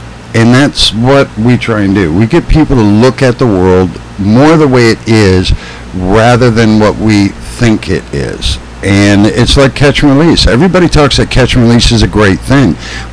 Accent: United States; I'm not always proud to be an American. I've been outside of the country too much to always be proud I'm an American.

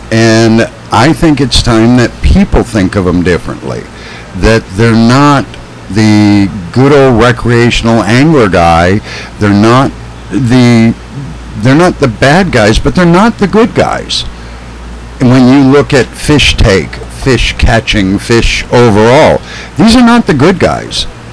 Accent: United States; I'm not always proud to be an American. I've been outside of the country too much to always be proud I'm an American.

